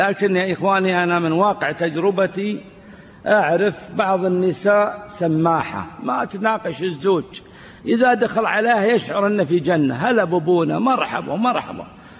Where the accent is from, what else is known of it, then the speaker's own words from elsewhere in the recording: Najd, Saudi Arabia; في شايب عندنا في نجد